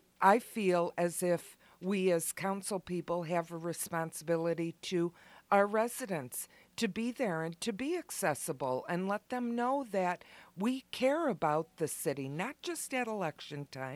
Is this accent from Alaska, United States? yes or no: no; Lansing, Michigan, United States; I grew up in Lansing. I didn't know what was going on outside of my little corner of the world.